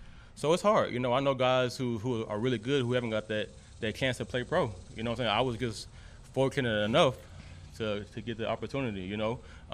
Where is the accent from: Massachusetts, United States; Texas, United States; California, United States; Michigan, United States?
Texas, United States; Garland; I grew up here in Garland, Texas, East Garland to be exact. I went to Rowlett High School.